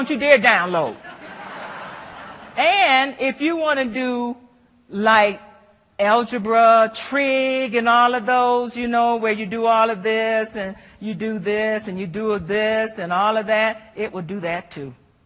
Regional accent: Michigan, United States; I'm from Michigan. That's my home. I bleed blue.

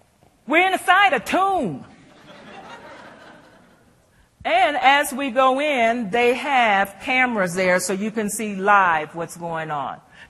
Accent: Michigan, United States; I'm from Michigan. That's my home. I bleed blue.

